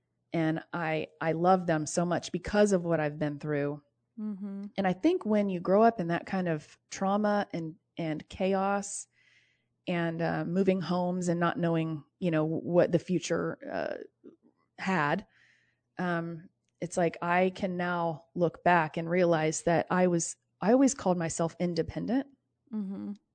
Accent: Indiana, United States; I grew up in Indiana. Everybody mm-hmm. had a basement.

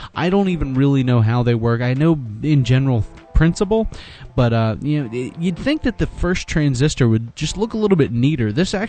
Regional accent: Pennsylvania, United States; Apparently, if you live in my home state of Pennsylvania, specifically in Newville, Pennsylvania, and you go to Big Spring High School, you might want to watch out which internet browser you use.

